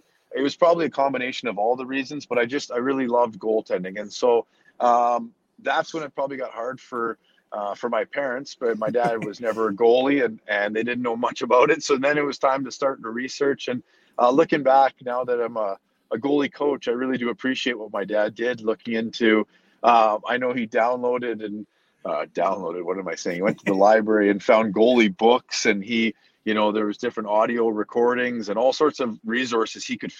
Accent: Canada; hockey was something we grew up doing in Canada

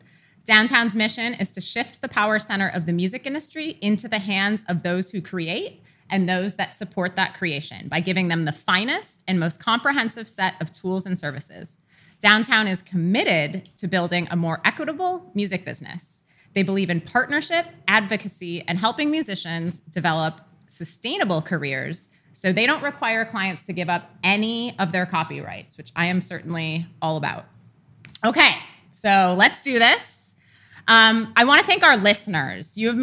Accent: Midwest, United States; Midwestern, so I struggle with vowels.

